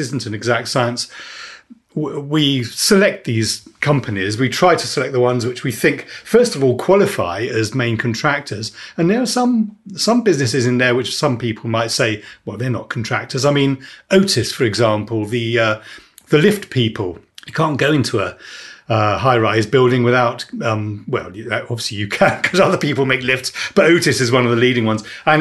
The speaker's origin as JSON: {"language": "English", "country": "United Kingdom", "said": "We are British, after all, it's bound to crop up."}